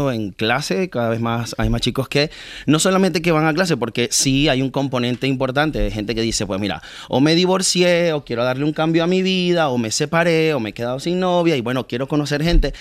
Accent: Venezuela; Yo soy de Venezuela.

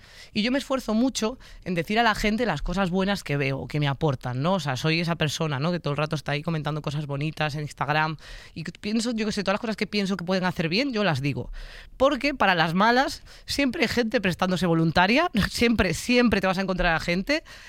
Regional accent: A Coruña, Galicia, Spain; Hay uno de Coruña, de mi tierra

